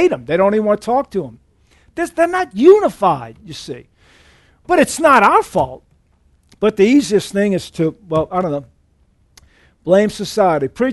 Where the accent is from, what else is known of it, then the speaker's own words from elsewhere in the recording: the South, United States; I'm from the South. You guys are from the North.